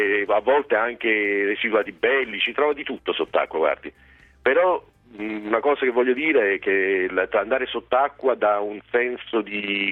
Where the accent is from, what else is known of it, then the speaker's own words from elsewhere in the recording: Pozzuoli, Campania, Italy; Io sono di Pozzuoli, quindi ho vissuto sempre con l'archeologia, diciamo, proprio di fronte casa.